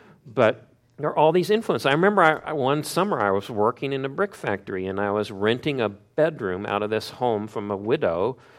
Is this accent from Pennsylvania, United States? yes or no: no; Missouri, United States; I grew up in Missouri